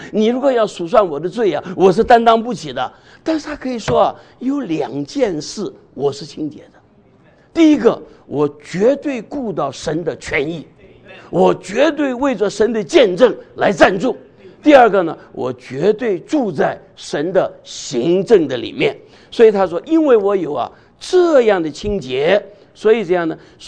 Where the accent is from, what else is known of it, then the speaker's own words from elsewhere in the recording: China; 我们中国人老是一句话，息事宁人呢